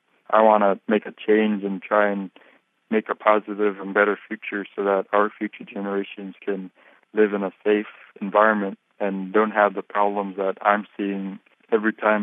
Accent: Shishmaref, Alaska, United States; it's affecting my hometown of Shishmaref greatly, affecting 223 communities all across Alaska greatly

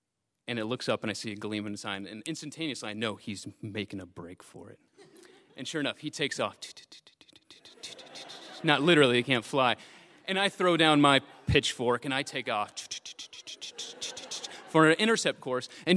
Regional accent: Texas, United States; So I was about 16 when I came home to the small farmhouse that I grew up in East Texas

